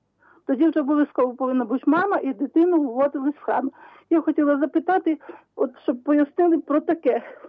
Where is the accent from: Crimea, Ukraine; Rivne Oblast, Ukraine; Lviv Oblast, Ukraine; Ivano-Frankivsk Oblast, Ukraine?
Rivne Oblast, Ukraine; Rivne; Я з Рівного.